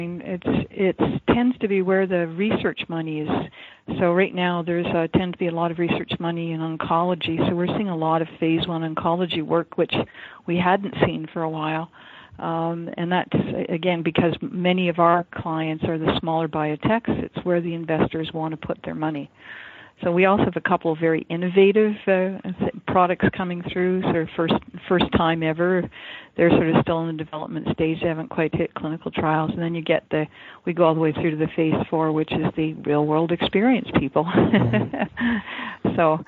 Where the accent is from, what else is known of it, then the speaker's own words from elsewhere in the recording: Canada; Yeah, I'm Canadian as well